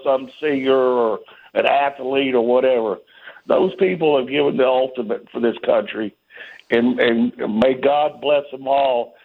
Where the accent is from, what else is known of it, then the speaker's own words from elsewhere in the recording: Atlanta, Georgia, United States; now in Tallahassee, United States; I pretty much grew up in Atlanta.